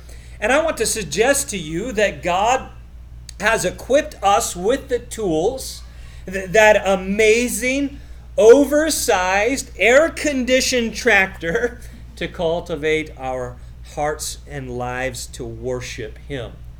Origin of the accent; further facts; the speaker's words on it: Canada; also born or lived in Jamaica; I grew up in Canada.